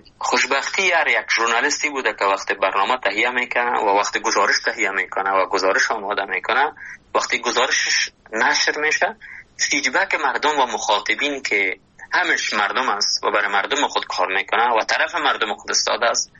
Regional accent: Afghanistan; ما اون از اون افغانستان هستیم، از اون هر بغلش هستیم، از اون پنجشیر هستیم، از اون رستان هستیم، از لغمان هستیم، از ننگرهار هستیم، از بدخشان هستیم، از قندهار هستیم

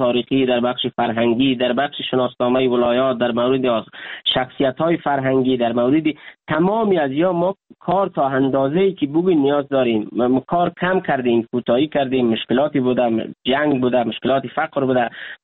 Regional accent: Chaharmaghzdara, Badakhshan, Afghanistan; ما در روستای چهارمغزدره ولسوالی کشم به دنیا آمدیم، خاطرات بسیار هم خوب و هم بدی داریم از زندگی در روستای چهارمغزدره زمانی که ما مکتب میخواندیم.

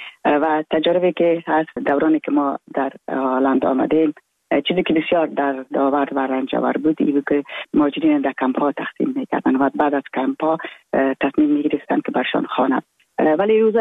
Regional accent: Afghanistan; moved away; ما در زمانی که دکتر نجیب در رأس دولت افغانستان بود از افغانستان بر آمدم

